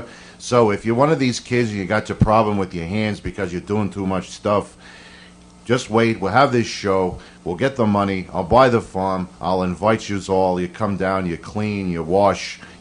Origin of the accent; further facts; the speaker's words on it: New York, United States; No, I'm not Jewish. No, I'm from New York